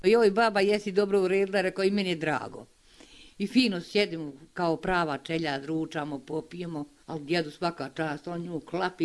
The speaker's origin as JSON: {"language": "Serbian", "town": "Vozuća", "region": "Federation of Bosnia and Herzegovina", "country": "Bosnia & Herzegovina", "tie": "born there", "said": "rođena sam u Vozućuj, krštena sam u Vozućuj."}